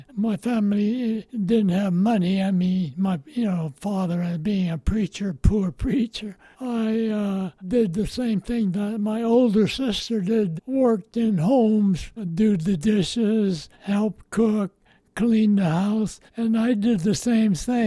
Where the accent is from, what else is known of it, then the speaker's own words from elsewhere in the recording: Livingston, California, United States; I grew up in Livingston through high school, and all of my neighbors were farmers, mostly fruit trees like peaches.